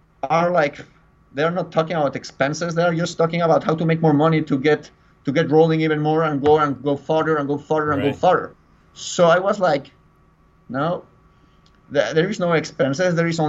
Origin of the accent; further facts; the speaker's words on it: Michigan, United States; I grew up in Michigan. I was born in Michigan, but thanks to my family, I traveled to many cities and countries and all that.